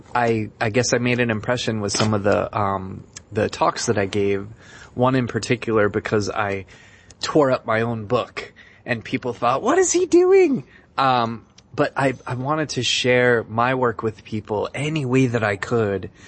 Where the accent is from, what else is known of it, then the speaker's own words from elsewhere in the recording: United States; now in Boston, United States; I am visiting from the United States. I live in Boston